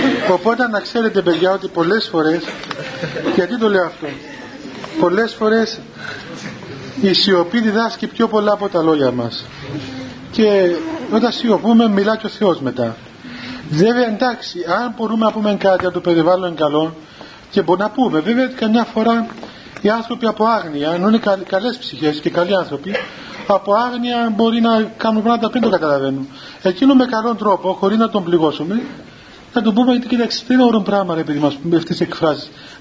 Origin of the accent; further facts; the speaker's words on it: Cyprus; κοιτάξτε, είμαι Έλληνας Κύπριος.